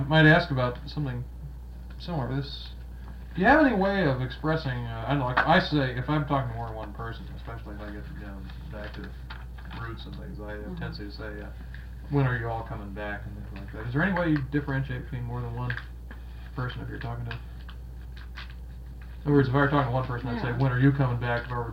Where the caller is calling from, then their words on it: Virginia, United States; This is, I'm coming from Virginia, had this famous.